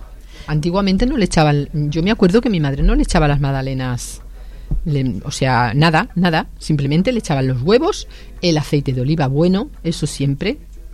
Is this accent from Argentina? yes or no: no; Alameda, Andalusia, Spain; Y en mi pueblo, en Málaga, en Alameda, le llamamos tortillas.